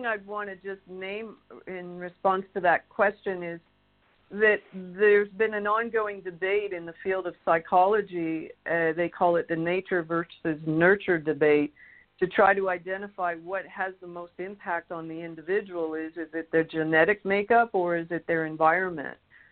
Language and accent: English; Toronto, Ontario, Canada; moved away as an adult; now in United States; I'm originally from Toronto. I grew up in Toronto and married with a young son in 1990, moved down to the United States in the area of Richmond. And then shortly after I separated from my husband in 1997, I moved up to the Adirondacks in upstate New York